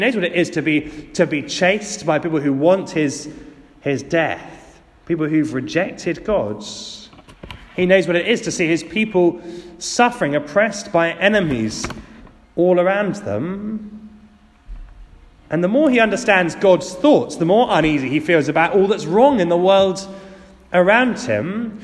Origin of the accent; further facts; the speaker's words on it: United Kingdom; As British people, we don't want to say the wrong thing.